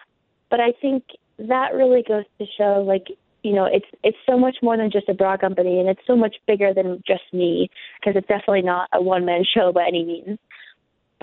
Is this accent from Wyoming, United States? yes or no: yes; Wyoming, United States; I mean, I think growing up in Wyoming, I love the space and the ability to just sort of be outside as much as I want.